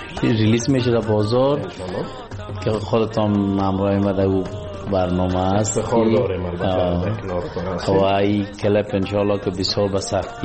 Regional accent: Afghanistan

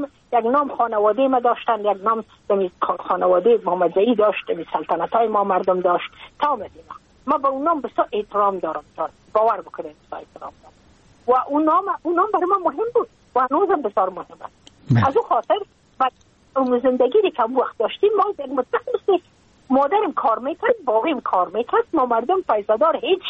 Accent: Afghanistan; moved away as an adult; now in United States; من که از افغانستان بقیه آمدم بله. من اون سال بودم 28 ساله

